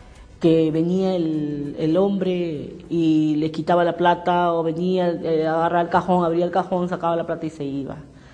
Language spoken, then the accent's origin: Spanish; Lima, Peru; Mayormente casi toda mi niñez viví en el Mercado 3 de Febrero, que es en La Victoria, en La Parada.